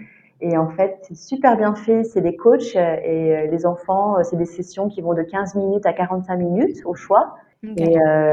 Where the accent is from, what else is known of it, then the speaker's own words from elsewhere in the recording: Grand Est, France; now in Nancy, France; on habitait à Nancy, mais on est originaire tous les deux de région, c'est pas Nancy. Moi, je suis de Champagne-Ardenne et mon mari est des Vosges.